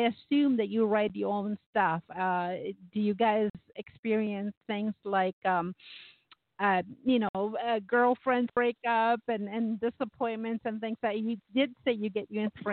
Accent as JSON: {"language": "English", "town": "Toronto", "region": "Ontario", "country": "Canada", "said": "I mean, I'm from Toronto."}